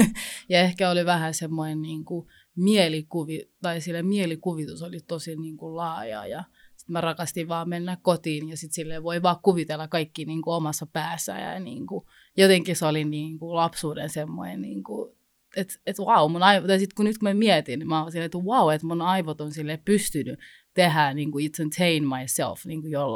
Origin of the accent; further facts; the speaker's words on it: Rwanda; mä oon syntynyt siis Ruandassa